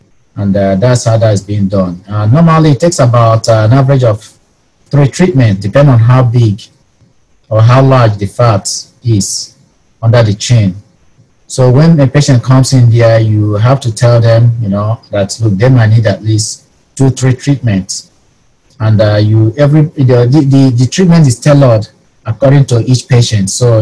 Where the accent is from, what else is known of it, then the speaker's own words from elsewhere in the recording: Nigeria; now in Texas, United States; I was not born in Texas, but I got here as soon as I could.